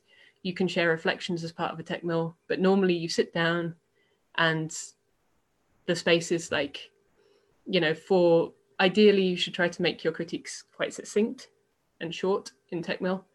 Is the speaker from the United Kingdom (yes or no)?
yes; Bristol, South West England, United Kingdom; relationships that I built in the anarchist community in my hometown in Bristol